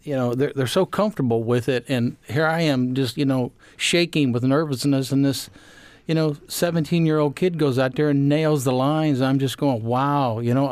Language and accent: English; Oklahoma, United States; Well, and growing up in Oklahoma, being a Cajun, having to shred all those things and then to pick up the British accent has been somewhat of a chore.